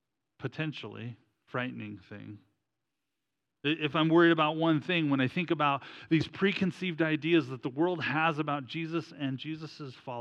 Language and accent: English; Ontario, Canada; Growing up in Ontario, we did have one.